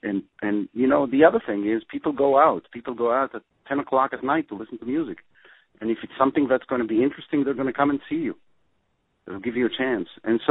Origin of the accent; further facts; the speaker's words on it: Israel; Well, when I grew up in Israel, I think it was, let's say, 30 years ago, 35 years ago, when I started getting into music.